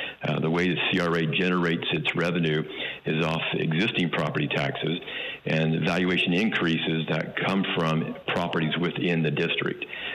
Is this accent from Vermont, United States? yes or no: no; Holladay, Utah, United States; And I grew up near Holiday Village, and when I grew up, Holiday Village's commercial area was nothing to write home to mom about.